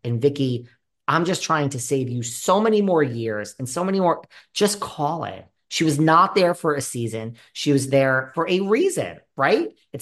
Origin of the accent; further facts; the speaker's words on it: New York, United States; I might be in LA today, baby, but I split my time and I'm a New Yorker. Don't ever think that I'm from here, people.